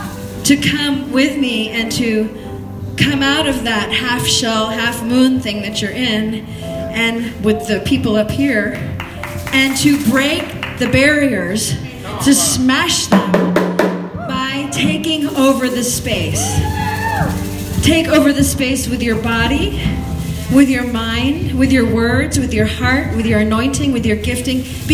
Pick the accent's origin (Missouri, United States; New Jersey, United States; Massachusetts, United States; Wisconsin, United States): Massachusetts, United States; That's why I'm here from Massachusetts, because you guys are smashing it up.